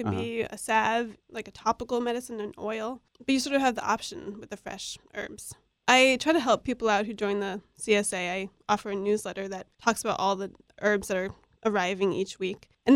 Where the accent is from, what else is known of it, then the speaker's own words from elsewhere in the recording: United States; I'm an American. Yeah.